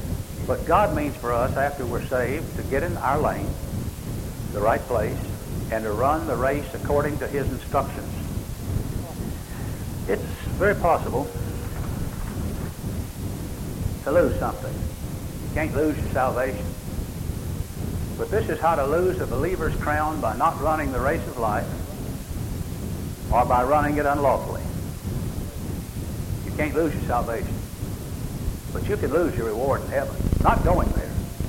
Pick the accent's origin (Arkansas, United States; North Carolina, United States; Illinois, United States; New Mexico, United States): Arkansas, United States; born there; I was born here in Arkansas, where there are plenty of the Lord's churches.